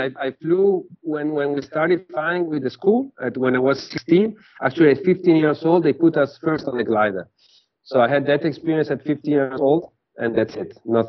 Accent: Bologna, Emilia-Romagna, Italy; Yeah, I mean, I'm from Bologna. I mean, I grew up in Bologna, so I grew up with Lamborghini and Ducati in my mind as the best vehicles out there.

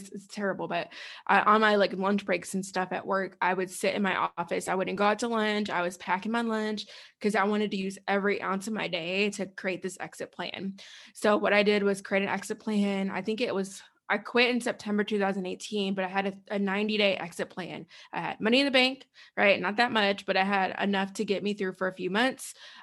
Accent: Chicago, Illinois, United States; I'm born and raised in Chicago, grew up there, in Chicago and in the suburbs.

